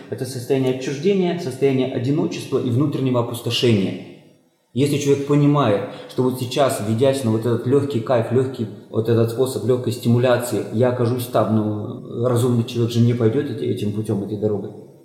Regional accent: Siberia, Russia; Я еще застал в сибирской деревне, я из Сибири

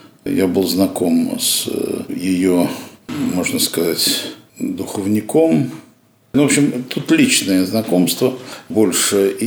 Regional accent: Lytkarino, Moscow Oblast, Russia; also born or lived in Kyiv; Сначала родители переехали в Подмосковье. Угу. Вот, и школу я окончал в Латкарино, 20 километров от МКАДа.

